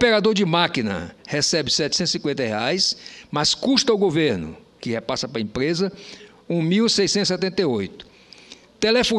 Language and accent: Portuguese; Roraima, Brazil; como roraimense, como um senador de Roraima e não um senador por Roraima apenas